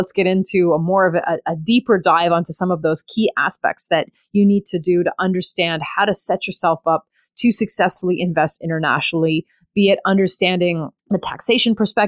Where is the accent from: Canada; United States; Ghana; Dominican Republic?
Canada; because I'm a Canadian. I invest mostly in Canada